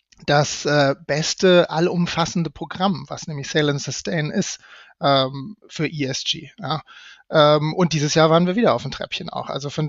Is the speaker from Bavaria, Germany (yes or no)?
no; Kiel, Schleswig-Holstein, Germany; Ich komme ja gebürtig aus Kiel